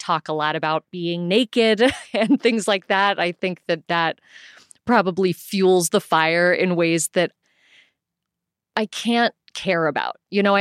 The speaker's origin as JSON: {"language": "English", "town": "South Pasadena", "region": "California", "country": "United States", "tie": "born or raised there", "said": "it didn't feel like I was growing up in Hollywood. Like South Pasadena High School is not Hollywood High, you know?"}